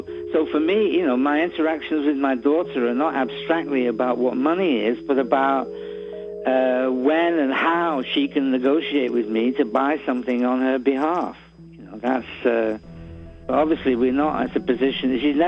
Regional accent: Manchester, North West England, United Kingdom; where I grew up in Manchester and the kind of economic culture that city had and the way it has imprinted itself on me.

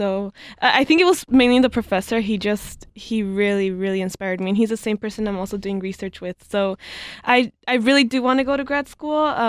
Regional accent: California, United States; also born or lived in Washington; I was not born in California. I was born in Washington. So my parents lived here, and then my mom went to go visit her sister in Washington. So I was born in Washington, and then we came back here

